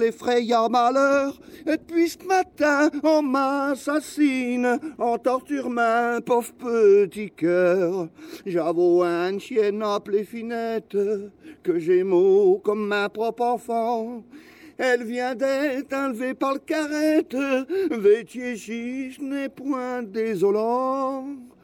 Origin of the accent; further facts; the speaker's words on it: Hauts-de-France, France; Je suis originaire du Nord, et ici on est à Montreuil, à Montreuil-sur-Mer.